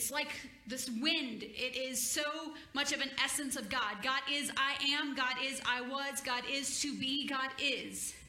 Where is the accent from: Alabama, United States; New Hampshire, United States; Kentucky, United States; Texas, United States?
Alabama, United States; I grew up in Alabama. And I grew up playing in the creek.